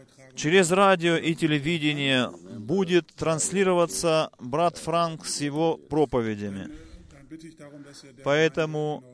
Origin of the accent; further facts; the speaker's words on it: Toronto, Ontario, Canada; из Торонто. Я приношу приветы от церкви тамошней.